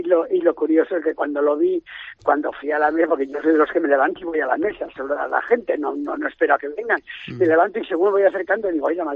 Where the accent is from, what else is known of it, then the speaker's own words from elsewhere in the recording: Galicia, Spain; born there; yo nací en Galicia como detalle.